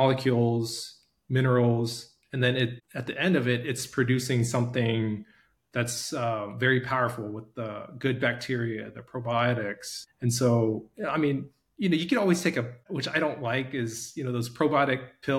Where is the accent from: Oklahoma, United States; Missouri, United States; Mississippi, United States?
Missouri, United States; I grew up on kimchi breakfast, lunch, and dinner. I'll bring it to school sometimes. And growing up in Missouri, I got made fun of.